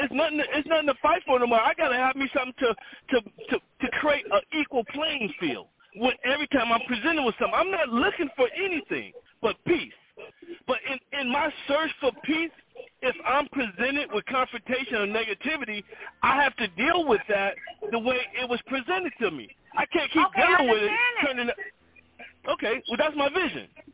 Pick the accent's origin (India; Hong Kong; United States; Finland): United States; Chicago, Illinois; I grew up in Chicago in the suburb